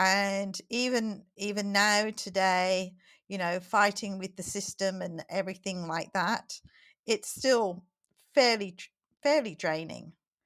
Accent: England, United Kingdom; So when I was a child, growing up in England

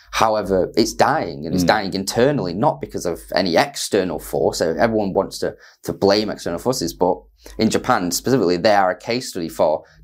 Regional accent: Salford, North West England, United Kingdom; now in West Lancashire, United Kingdom; I live in West Lancashire. I have done now for about 5 years. I was studying at the university. But I come from Salford, so incredibly working class area in Manchester.

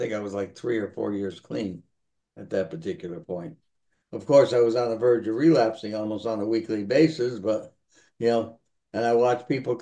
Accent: New York City, New York, United States; I grew up in the Bronx, by the time you were 6, 7 years old, you were sniffing Carbona, which was spot remover, or dry cleaning fluid

